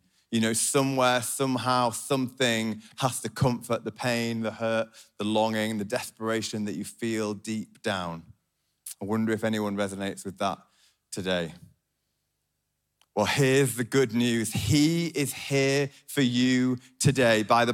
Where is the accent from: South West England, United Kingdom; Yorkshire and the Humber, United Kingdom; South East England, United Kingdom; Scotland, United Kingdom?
Yorkshire and the Humber, United Kingdom; accent: Yorkshire; Doesn't take long for someone to notice my beautiful Yorkshire accent and to notice that I'm not from around here. When I go about my life, my accent is a sign of where I am from.